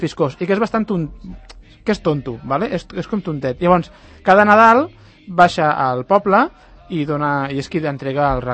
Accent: Catalonia, Spain; som catalans

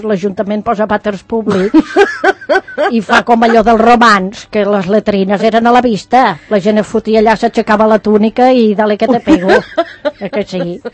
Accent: Tarragona, Catalonia, Spain; jo que vinc de Tarragona, allò està molt brut, eh?

